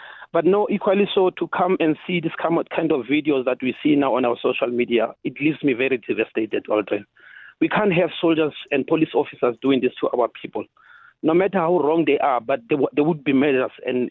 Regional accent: South Africa; from Harankua. You know, Aldrin, I'm a former member of the South African Police Services.

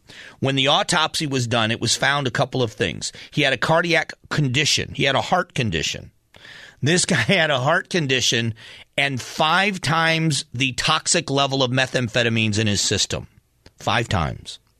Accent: Florida, United States; my brother is a cop in my hometown in Florida

